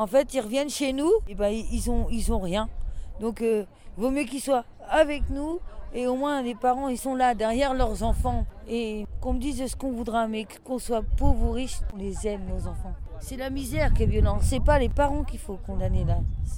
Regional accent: Caen, Normandy, France; je viens de Caen en France. Je suis une maman de 5 enfants et je vis dans le milieu de la pauvreté.

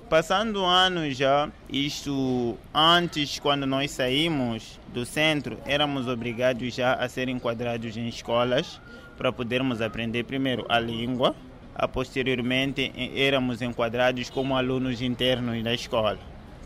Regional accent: Bujumbura, Bujumbura Mairie, Burundi; Portuguese is a second language; now in Lichinga, Mozambique; venho de Burundi, na capital Bujumbura, é de lá onde eu nasci. Estou cá desde 97, praticamente vivendo na cidade de Lixinga, província de Niassa

